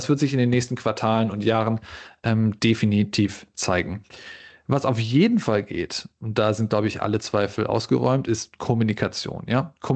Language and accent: German; Düsseldorf, North Rhine-Westphalia, Germany; Ich bin geborener Düsseldorfer, habe mich dann für die Physik entschieden